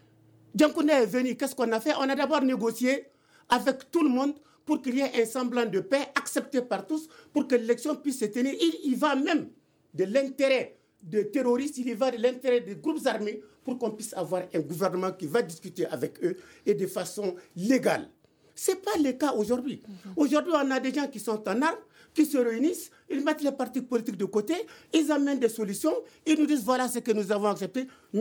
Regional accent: Goundam, Tombouctou, Mali; Moi, je suis du Nord. Hein. Mm-hmm. Je suis du Nord, originaire de la région de Tombouctou, précisément de Goundam.

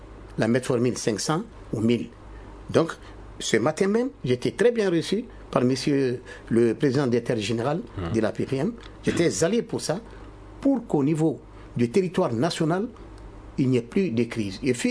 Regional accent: Mali; chez nous, au Mali

